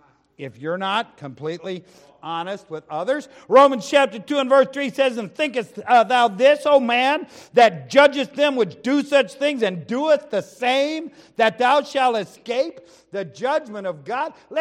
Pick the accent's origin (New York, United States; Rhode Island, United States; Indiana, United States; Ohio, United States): Ohio, United States; I grew up in Lucas County, Ohio, up in northern Ohio, in the tornado belt.